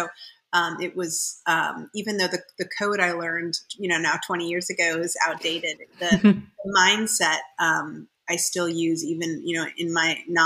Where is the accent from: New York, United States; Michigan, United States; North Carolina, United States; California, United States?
New York, United States; New York City; Well, I grew up in New York City, went to an all-girls Catholic school my entire life, 15 years, which I loved, called Sacred Heart, and then went up to Cambridge and studied at Harvard for college.